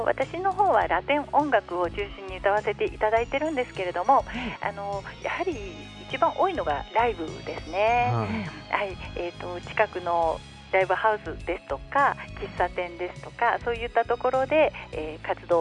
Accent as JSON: {"language": "Japanese", "region": "Kyoto", "country": "Japan", "lives_now": "Ota, Japan", "said": "あの京都の出身なんですけれども、今は群馬県太田市に住んでおりまして、"}